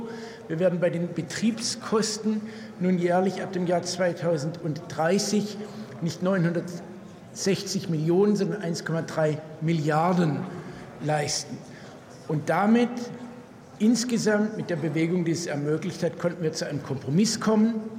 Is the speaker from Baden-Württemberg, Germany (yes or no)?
yes; Baden-Württemberg, Germany; Das ist in meinem Heimatland Baden-Württemberg ganz stark der Fall, in anderen Ländern aber auch.